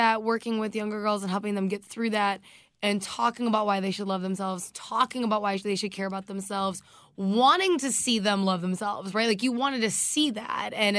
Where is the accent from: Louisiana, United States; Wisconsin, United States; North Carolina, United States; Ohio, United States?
North Carolina, United States; moved away; And like, so I moved from North Carolina to Minnesota.